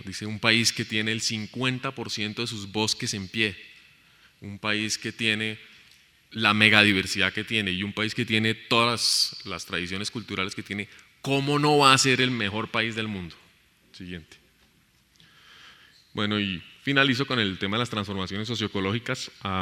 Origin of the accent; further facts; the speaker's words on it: Colombia; yo como colombiana, si me parece bien o no